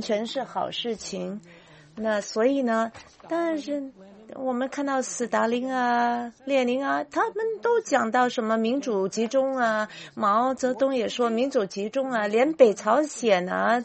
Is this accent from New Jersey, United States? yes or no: no; Los Angeles, California, United States; 我是来自加利福尼亚州呢，我们洛杉矶满满的都是很多的社区里面的这些很有钱的社区，